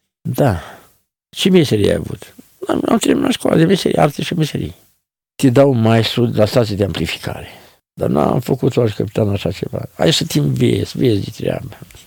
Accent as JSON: {"language": "Romanian", "region": "Bucovina", "country": "Romania", "said": "Din Bucovina."}